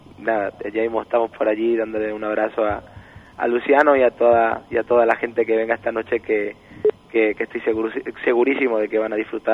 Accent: Palma del Río, Andalusia, Spain; also born or lived in Córdoba; now in Argentina; Soy cordobés, nacido en Córdoba, soy luego criado en Palma del Río, que es un pueblo de la provincia de Córdoba

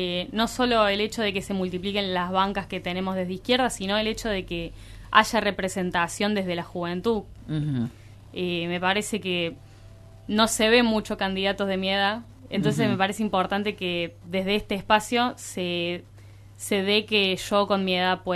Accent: Villa María, Córdoba, Argentina; De Villa María.

